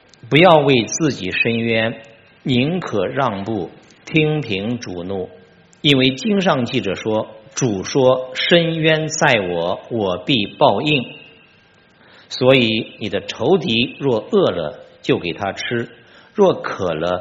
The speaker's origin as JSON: {"language": "Chinese", "country": "China", "said": "我们中国人在表演的时候呢，就是不同的想法"}